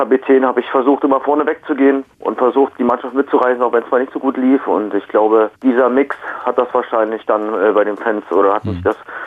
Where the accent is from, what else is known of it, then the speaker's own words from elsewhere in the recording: Cottbus, Brandenburg, Germany; weiß, wo ich herkomme. Bin ja selber auf dem Dorf groß geworden, in Cottbus.